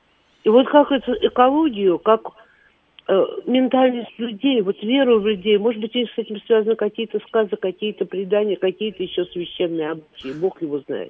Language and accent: Russian; Moscow, Russia; born there; я когда была маленькой, я родилась на Ямском поле